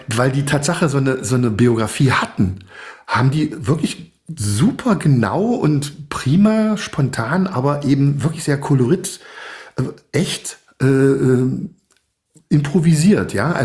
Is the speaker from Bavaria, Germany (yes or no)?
no; Magdeburg, Saxony-Anhalt, Germany; Ich bin ja aus Magdeburg.